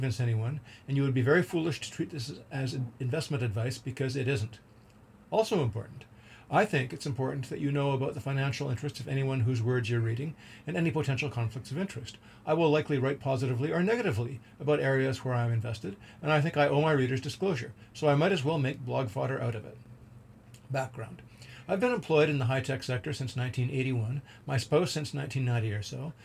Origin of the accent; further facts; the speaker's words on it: Canada; means that a great big chunk of the windfall will eventually go off to Ottawa, which I'm okay with. Being Canadian is, on balance, a good financial bargain.